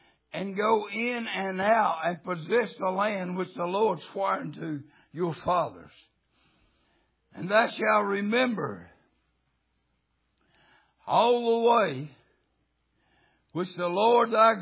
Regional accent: United States; I started out in Logap. I was born in Allegheny, but I started out in Logap from 5 years old on.

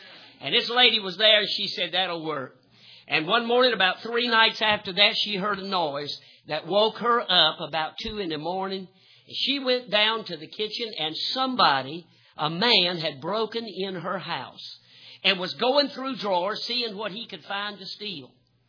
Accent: North Carolina, United States; now in Iowa, United States; And I'm from North Carolina. I've spent 39 winters in Iowa, but I'm a southern redneck.

